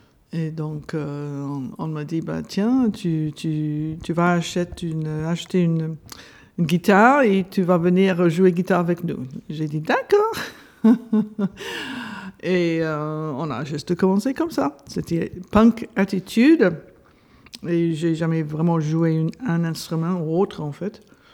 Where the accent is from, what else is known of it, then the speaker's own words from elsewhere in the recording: London, United Kingdom; moved away as an adult; Et moi, j'ai grandi à Londres, en Angleterre, et je suis venue depuis avoir fait les études des beaux-arts.